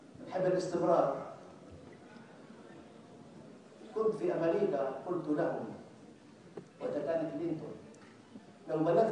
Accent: Syria; عندنا في الشام

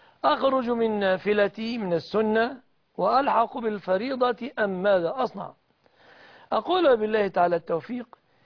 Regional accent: Egypt; بلادنا مصر

